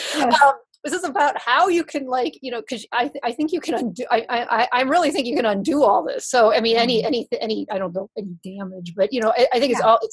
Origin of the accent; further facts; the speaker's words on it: Wisconsin, United States; You know, I grew up in Wisconsin. My father's a scientist.